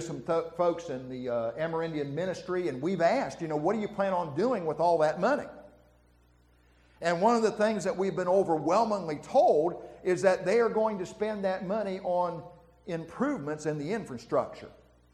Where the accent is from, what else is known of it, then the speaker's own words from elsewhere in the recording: West Virginia, United States; I'm from West Virginia. Don't hold that against me. But I'm from West Virginia. And I have traveled many a West Virginia backcountry road.